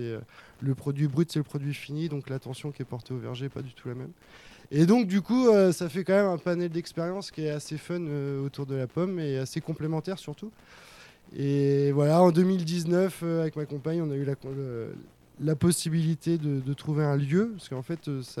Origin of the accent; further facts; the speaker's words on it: Fontenay-et-Louvet, Normandy, France; moi, je suis un enfant du pays, comme on dit. J'ai grandi à Fontenay-et-Louvet et en Écouve, en règle générale, on va dire.